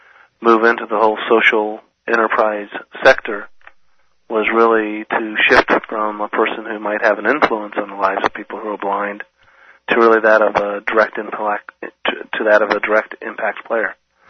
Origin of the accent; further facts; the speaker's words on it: Indianapolis, Indiana, United States; I grew up in Indianapolis, Indiana, the south side of Indianapolis.